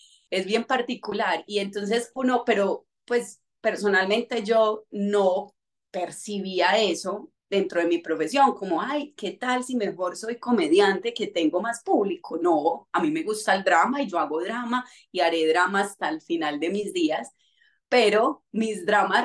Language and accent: Spanish; Antioquia, Colombia; Mentira, soy muy exagerada como buena paisa.